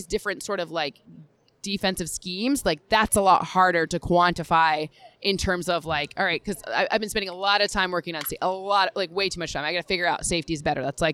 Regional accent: Michigan, United States; I mean, I'm from Michigan saying that too, so you know, like, this nurse.

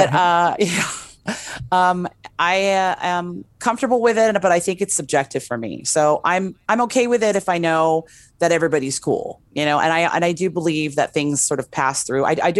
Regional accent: West Hollywood, California, United States; now in Las Vegas, United States; I mean, I know that in Hollywood, because I'm originally from West Hollywood, I know that we have that Hollywood ghost.

